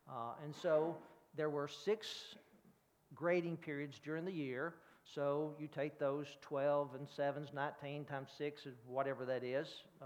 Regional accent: Alabama, United States; Just a little bit about us, and you may have heard I'm from Alabama.

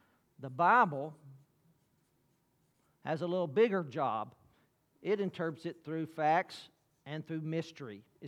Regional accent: Alabama, United States; I'm from Alabama.

